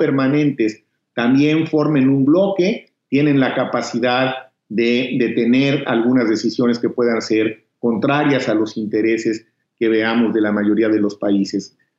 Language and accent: Spanish; Mexico; a quienes sufrieron daños en mi país, en México